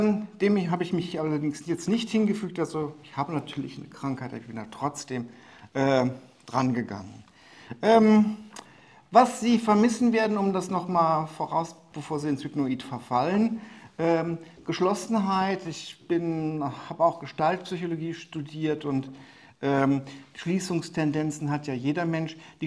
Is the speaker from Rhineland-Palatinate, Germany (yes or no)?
no; Cologne, North Rhine-Westphalia, Germany; Ich bin zwar nicht in Köln geboren, aber aufgewachsen.